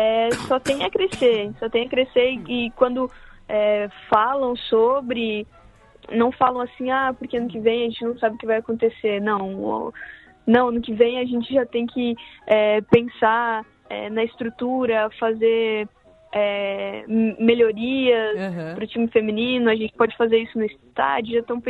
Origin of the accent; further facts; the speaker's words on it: Brazil; moved away; Foi a primeira vez que eu saí do Brasil.